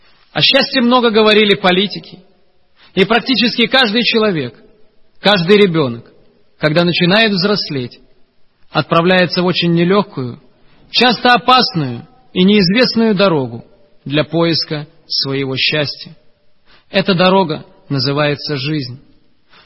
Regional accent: Baku, Azerbaijan; Я рос и воспитывался на Кавказе, в городе Баку.

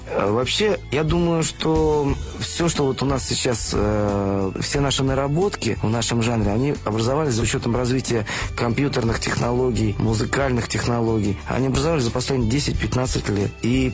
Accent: Ufa, Bashkortostan, Russia; Я еще из другого города, я из Уфы, приезжий, значит, провинциал.

